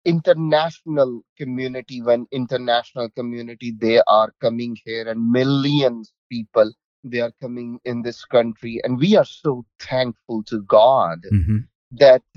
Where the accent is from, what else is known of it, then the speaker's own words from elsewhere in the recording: Pakistan; moved away as an adult; now in High Point, United States; Me and my wife, we both of them, we born and raised in Pakistan. We moved in probably 2012.